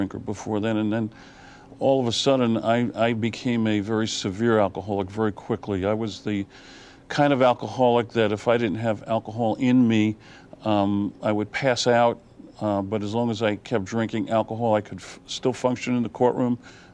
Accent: Brooklyn, New York, United States; Well, growing up in Brooklyn, I remember getting beat up because because us Jews, we killed their God.

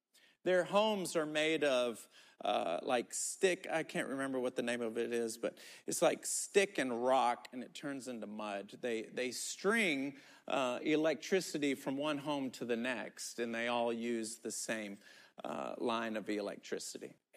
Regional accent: United States; I'm this American guy. They don't know me.

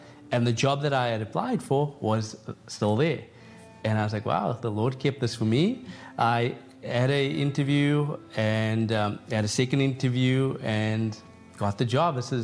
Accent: South Africa; from South Africa.

